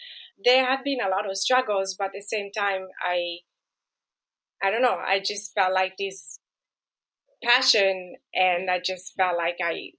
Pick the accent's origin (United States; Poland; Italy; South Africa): Italy; English is a second language; moved away as an adult; now in United Kingdom; I was born and raised in Italy